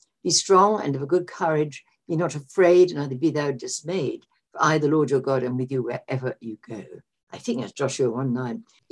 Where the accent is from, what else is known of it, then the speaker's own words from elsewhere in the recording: London, United Kingdom; Well, I was born and brought up in London, and I was there in the early stages of the war.